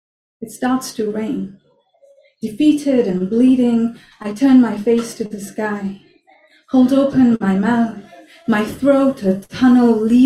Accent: Nepal; So like I said, I grew up in Nepal, and most of my adulthood, like late teens to my early 20s, no, more than that, actually.

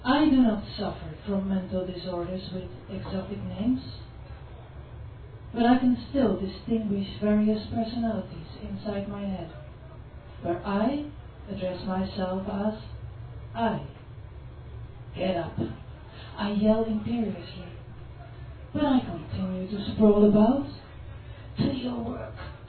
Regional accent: Amsterdam, North Holland, Netherlands; moved away; I'm actually from Amsterdam, Holland, but I've been living here for 13 years

